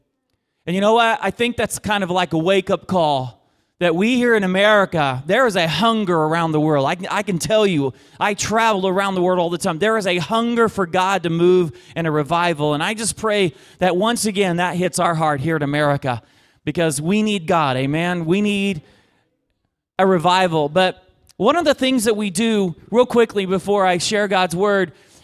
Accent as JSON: {"language": "English", "region": "Oklahoma", "country": "United States", "tie": "born or raised there", "said": "I grew up in Western Oklahoma where the only football that we did was American."}